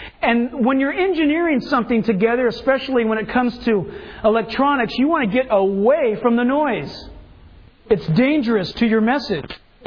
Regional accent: California, United States; We're from Southern California, people. We've got a noise problem.

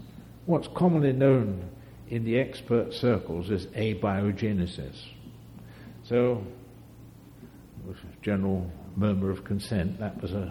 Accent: England, United Kingdom; born there; moved away; also born or lived in Switzerland; I've lived in England I was born in England, but we lived in Switzerland for 44 years.

